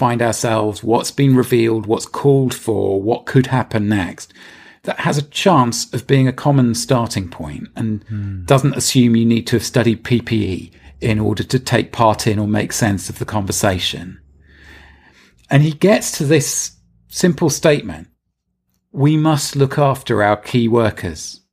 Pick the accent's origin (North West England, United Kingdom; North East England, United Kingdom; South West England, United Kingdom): North East England, United Kingdom; Darlington; it reminds me of conversations with people I grew up around in Darlington